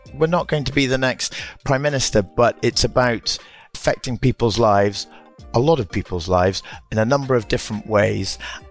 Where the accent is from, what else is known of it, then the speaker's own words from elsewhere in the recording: Aberdeen, Scotland, United Kingdom; Well, I'm from Scotland. I come from Aberdeen. The Highlands are very close to my heart.